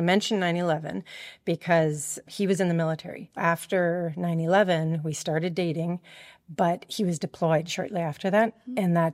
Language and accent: English; Cold Spring, Minnesota, United States; I am from this area. I grew up in Cold Spring, went to Ricori.